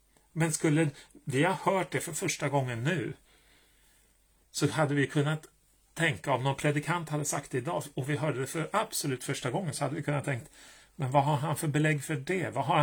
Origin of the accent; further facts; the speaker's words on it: Sweden; now in Norway; Enkelt ord kan ändå bli missförstått här, för så vet jag ju som svensk. Men ni förstår ju ganska gott, det vet jag. Det är många svenskar som bor här också i Norge.